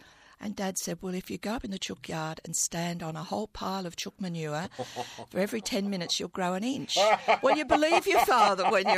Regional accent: Merrylands, New South Wales, Australia; And I was resentful about Merrylands, my hometown. It just wasn't big enough to contain me. I knew there was a life outside of Merrylands.

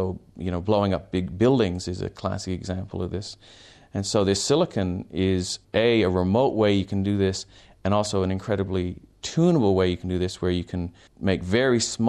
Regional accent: Newfoundland and Labrador, Canada; now in Australia; I grew up in Canada. In fact, I grew up in a place called Newfoundland on the east coast of Canada. So I'm fondly referred to as a Newfie.

